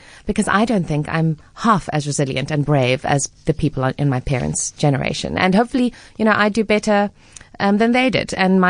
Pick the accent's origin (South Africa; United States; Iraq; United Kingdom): South Africa; Cape Town, Western Cape; born or raised there; also born or lived in East London